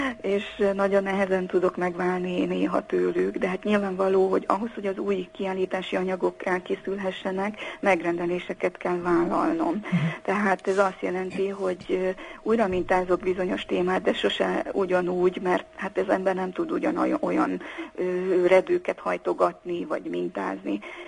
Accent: Korond, Harghita, Romania; hiszen én Korondról származom, egy olyan fazekas családból

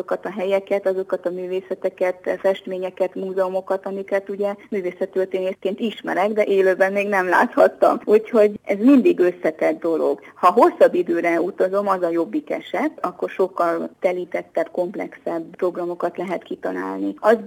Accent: Transylvania, Romania; now in Hungary; mert itt élek, hanem azért is, mert én határon túli magyarként, erdélyi székelyként mindig is vágytam arra, hogy az anyaországban, Magyarországon élhessek

